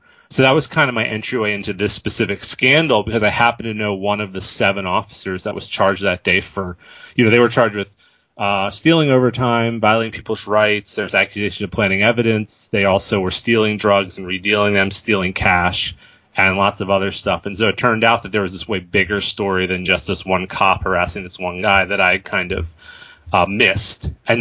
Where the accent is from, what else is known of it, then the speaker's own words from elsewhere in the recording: Baltimore, Maryland, United States; always had my own sort of perceptions of police coming from Baltimore. I was born in Baltimore. I was kind of always taught to dislike and distrust the police.